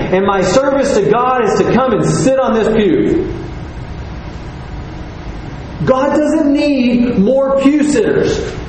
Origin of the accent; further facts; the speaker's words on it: Texas, United States; I'm from Texas, okay? We drive trucks.